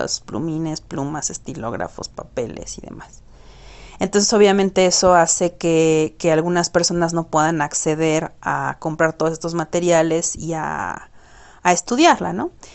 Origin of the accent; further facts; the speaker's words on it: Mexico; soy diseñadora gráfica mexicana que desde hace 10 años decidió utilizar exclusivamente software libre